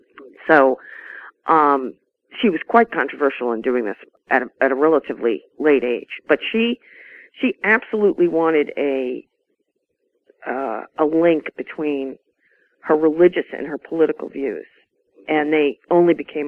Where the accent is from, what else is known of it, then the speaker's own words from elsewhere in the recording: New York, United States; I just made a completely practical decision, which is that I'm from New York. I have lots of friends and couches that I could use in New York to get the research done